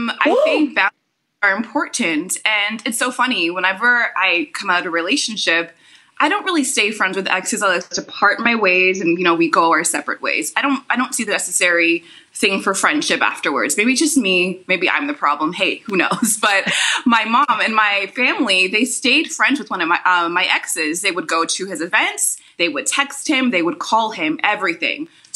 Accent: Toronto, Ontario, Canada; But when someone asks again, I'm like, you know what? Okay, fine. I'm from Toronto. I've been living in Toronto my whole life.

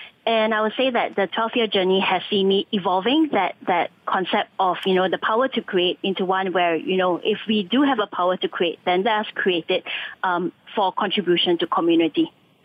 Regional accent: Singapore; also born or lived in Malaysia; So you're right to say that I'm Singaporean. So while, you know, my life and my work has been based in Malaysia, I've actually spent the last 4 months now locking down and also spending this past couple of months in Singapore.

